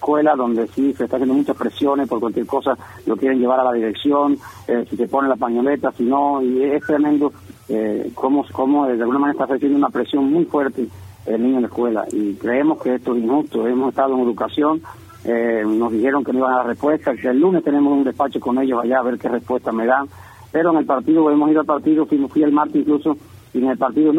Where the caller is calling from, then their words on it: Guáimaro, Camagüey, Cuba; desde aquí de Guaymaro. Soy pastor del Noguero Apostólico en Cuba. Está radicado en Guaymaro desde el 2004.